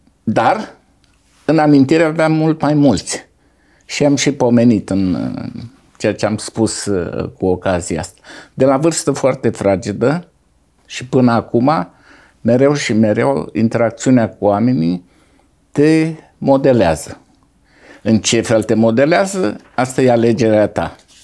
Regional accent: Câmpulung Moldovenesc, Suceava County, Romania; Când am fost la Câmpul Moldovenesc, orașul meu natal, la aniversarea 100 de ani a Bisericii Adventiste de acolo.

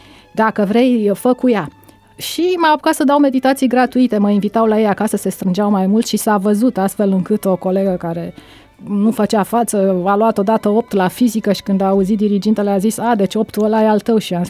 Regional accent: Pitești, Argeș, Romania; born there; m-am născut în Pitești, județul Argeș.

